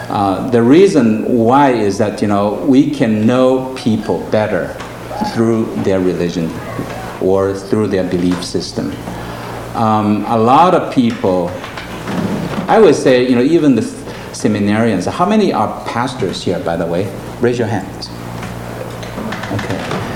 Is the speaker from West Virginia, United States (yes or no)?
no; Seattle, Washington, United States; Well, you know, in Seattle, you know, I'm from Seattle.